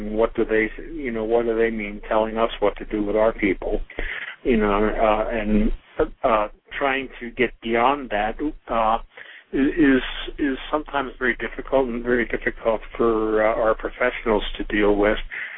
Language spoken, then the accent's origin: English; Pennsylvania, United States; I grew up in Pennsylvania, and I'm very familiar with the Amish or Pennsylvania Dutch, you know, whatever you call them.